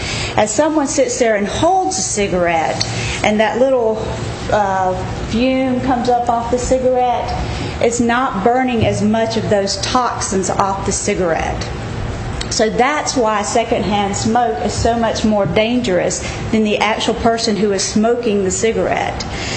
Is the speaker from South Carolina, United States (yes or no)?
yes; North Augusta, South Carolina, United States; And I'm from North Augusta, and I believe North Augusta can do it too.